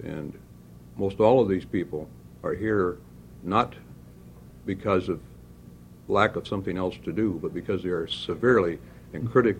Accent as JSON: {"language": "English", "town": "Eugene", "region": "Oregon", "country": "United States", "said": "from Eugene."}